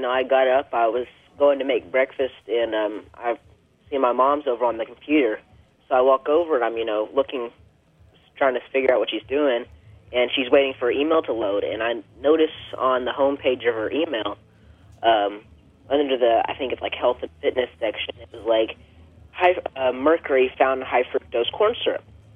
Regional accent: Knoxville, Tennessee, United States; I originally grew up in Knoxville, Tennessee. I lived there for pretty much 12, 13 years.

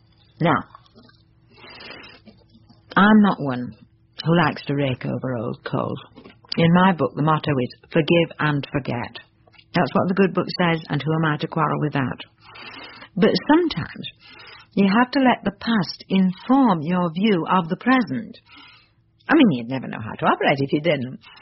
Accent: Hull, Yorkshire and the Humber, United Kingdom; So when I was a little girl growing up in Hull, while we were never what anyone would ever call rich, you'd be hard-pressed to describe us as poor.

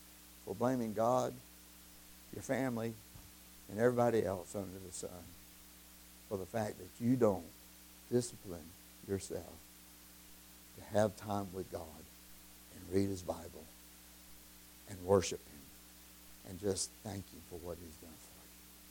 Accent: the South, United States; accent: southern; That is my southern accent.

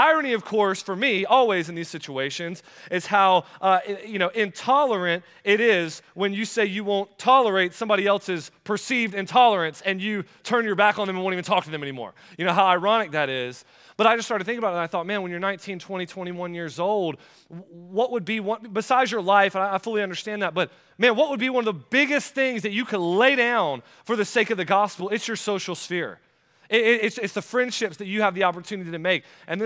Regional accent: Florida, United States; It was a Friday, which I'm from Florida, y'all.

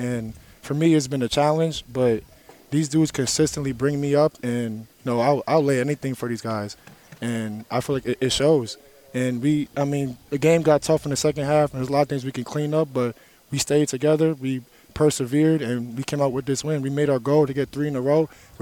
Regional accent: New York, United States; where I'm from, like I'm from New York, Harlem, New York. We've always been gritty.

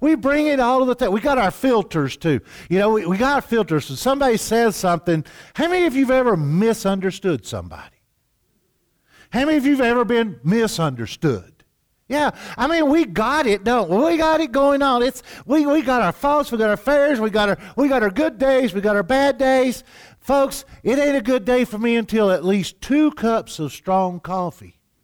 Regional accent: the South, United States; I'm from the South.

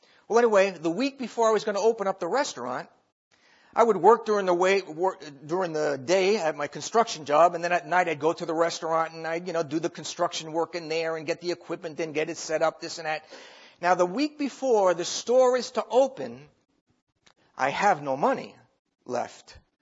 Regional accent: Babylon, New York, United States; well, I'm from New York, out in the island.

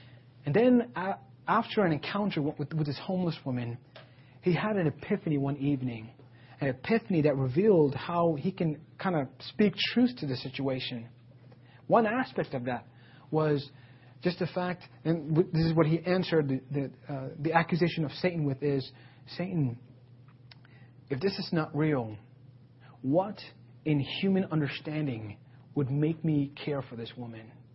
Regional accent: India; Like, I valued being Indian, but there was a deeper identity that I had, which was being a musician, right?

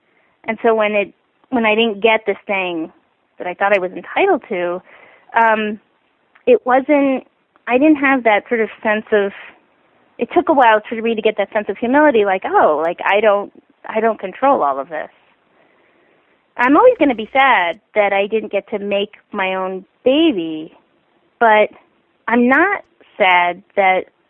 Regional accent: United States; and also just being an American, you think, well, if I work hard enough, I'll just get what I want.

